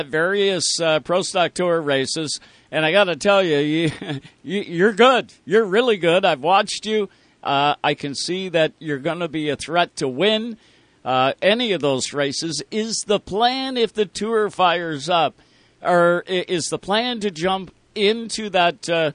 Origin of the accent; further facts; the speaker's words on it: Ontario, Canada; We're from Ontario.